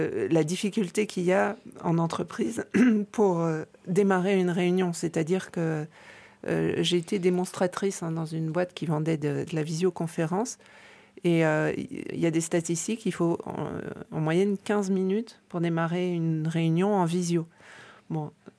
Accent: Paris, Île-de-France, France; Et moi, je suis parisienne.

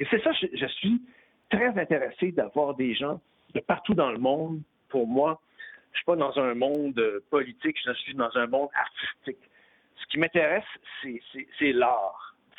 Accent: Quebec, Canada; quand on parle de mon patelin à moi, là, qui est le Québec, c'est rare qu'on se considère comme des Canadiens quand on parle des Québécois.

